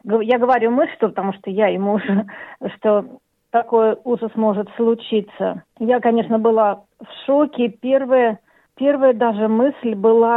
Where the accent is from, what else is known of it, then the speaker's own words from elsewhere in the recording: Chernogolovka, Moscow Oblast, Russia; moved away as an adult; now in Australia; Я приехала из Московской области, используя модное слово из Наукограда, Черноголовки, и здесь продолжаю работать в науке.